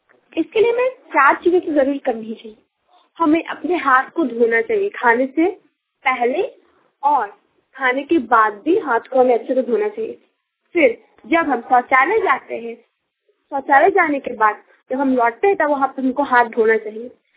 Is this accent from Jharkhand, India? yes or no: yes; Ranchi, Jharkhand, India; मैं रांची झारखंड से हूँ।